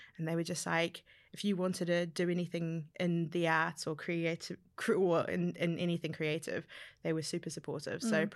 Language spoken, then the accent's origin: English; New Zealand; accent: New Zealand; I grew up in New Zealand, mm-hmm, so that's my strange accent that you can hear.